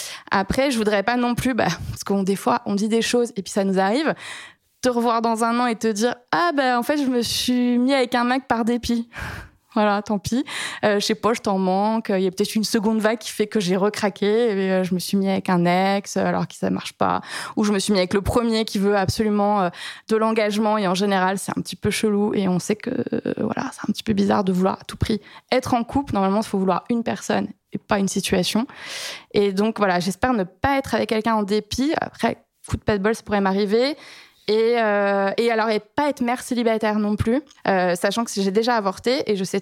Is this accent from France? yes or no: yes; Paris, Île-de-France, France; j'ai 39 ans, je travaille dans les médias et je suis parisienne.